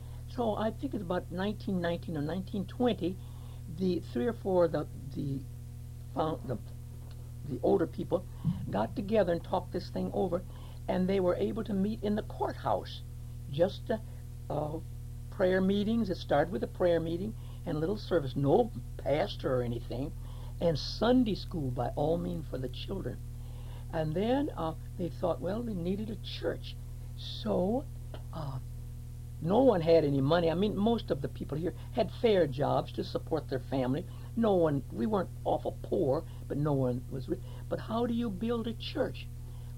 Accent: Huron, South Dakota, United States; moved away; And where are you from? Oh, I'm from Huron, South Dakota.

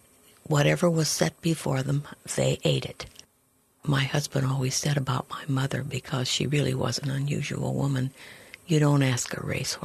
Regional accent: Boise, Idaho, United States; When I was growing up in Boise, my parents thought that the Basque language at that time had no future.

